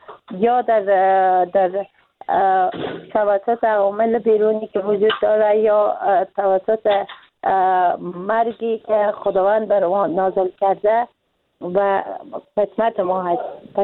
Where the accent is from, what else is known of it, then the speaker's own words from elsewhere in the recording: Afghanistan; به عنوان یک انسان، به عنوان یک مسلمان، به عنوان یک فعال اجتماعی و به عنوان یک افغان